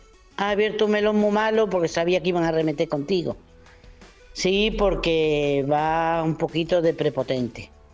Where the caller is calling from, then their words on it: Montijo, Extremadura, Spain; de Montijo, Badajoz.